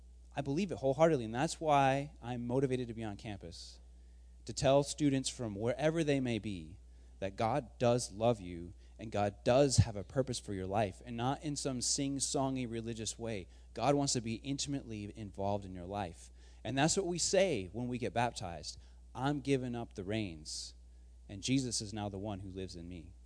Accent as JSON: {"language": "English", "region": "Michigan", "country": "United States", "tie": "born or raised there", "said": "I grew up in Michigan. Public schools were fine."}